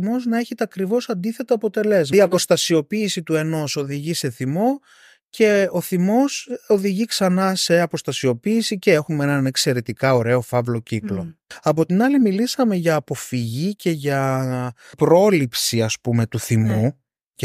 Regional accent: Greece; εμείς κλασικά ως Έλληνες μιλούσαμε έντονα και υπερβολικά

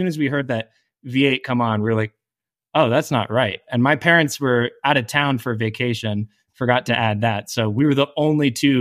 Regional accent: Colorado, United States; And, as a kid growing up in Colorado, I went bird hunting

